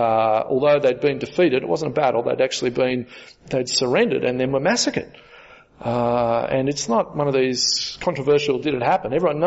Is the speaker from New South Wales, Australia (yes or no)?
yes; Bathurst, New South Wales, Australia; I grew up in Bathurst. Right? Bathurst is a great historical town, the oldest inland city in Australia.